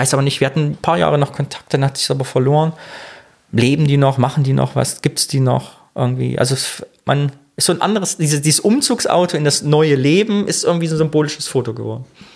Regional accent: Thuringia, Germany; moved away as an adult; ich komme eigentlich aus Thüringen. Und dann sagt man, ich bin aber schon vor Jahren hergezogen. Und ich sage immer, ich bin vor über 20 Jahren hergezogen.

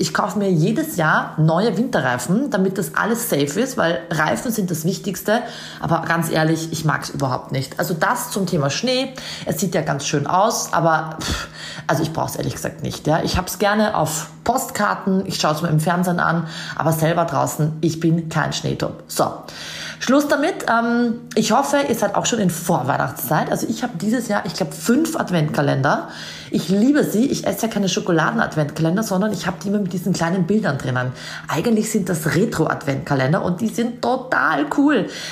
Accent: Austria; Ich sag immer in Deutschland, ich bin Österreicherin und ich hasse Skifahren.

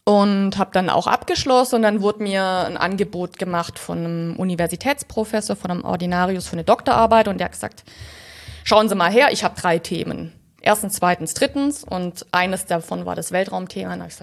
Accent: Baden-Württemberg, Germany; Ich bin aus dem Schwarzwald ursprünglich, ganz simpel, aus einem 800-Einwohner-Dorf.

